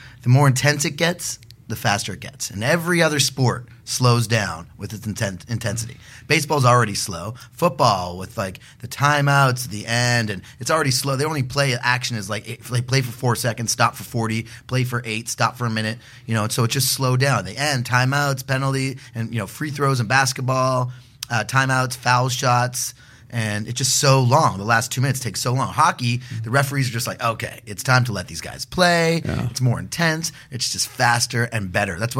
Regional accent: Canada; we're Canadian. We grew up, everyone grows up skating. I can skate.

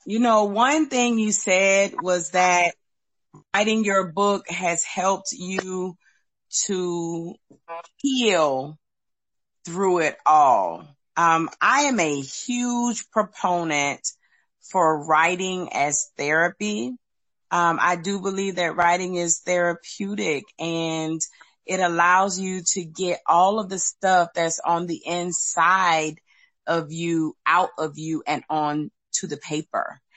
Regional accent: Savannah, Georgia, United States; you know, I'm from Savannah too, right?

